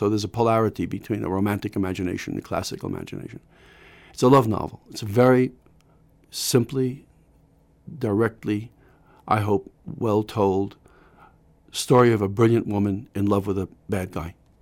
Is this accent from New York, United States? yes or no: yes; New York City, New York, United States; But I grew up in the Bronx in a very, what would they say, economically challenged circumstances, the PC term for it. I was raised in really almost dire poverty.